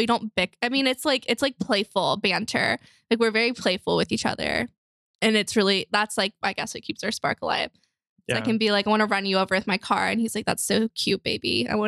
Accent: Flower Mound, Texas, United States; Texas, Flowermound specifically.

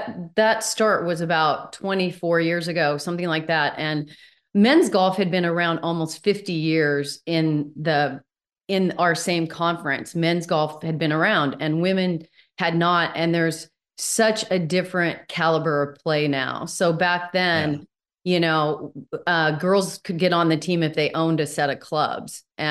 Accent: Oregon, United States; So it was challenging in both areas, but also three areas, because we're also from Oregon.

